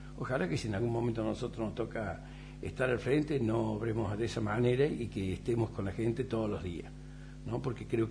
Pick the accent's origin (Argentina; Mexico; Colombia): Argentina; No somos Estados Unidos, no somos Europa, somos la Argentina.